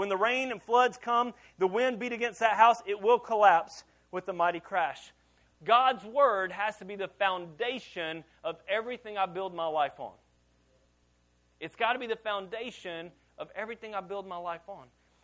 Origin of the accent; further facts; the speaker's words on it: Louisiana, United States; So what's bad is I'm from Louisiana, so it's not much better.